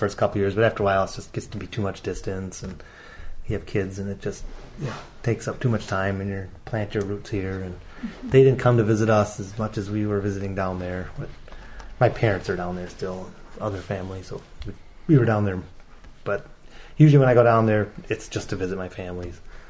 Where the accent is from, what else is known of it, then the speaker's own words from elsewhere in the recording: Madison, Wisconsin, United States; Yeah, I grew up in Madison.